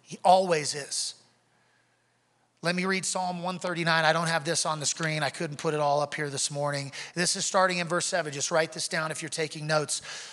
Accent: Louisiana, United States; now in Colorado, United States; Now, I'm from Louisiana. I didn't have any idea what this concept was until we got to Colorado.

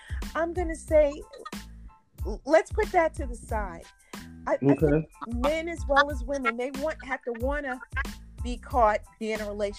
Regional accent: New York, United States; now in Georgia, United States; I'm from New York.

